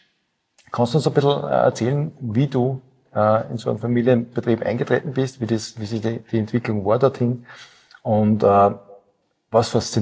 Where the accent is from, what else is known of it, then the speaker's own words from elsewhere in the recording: Linz, Upper Austria, Austria; ich komme aus Linz